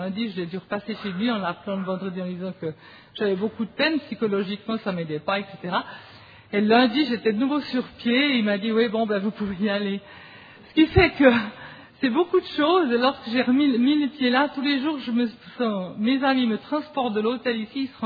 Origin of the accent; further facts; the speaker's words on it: Switzerland; je viens de la Suisse et je suis heureuse.